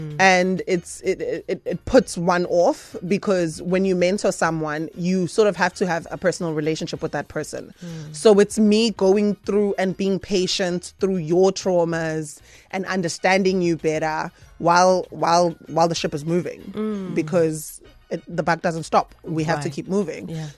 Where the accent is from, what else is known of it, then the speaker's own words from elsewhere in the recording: South Africa; True nature of being a South African, see a panda.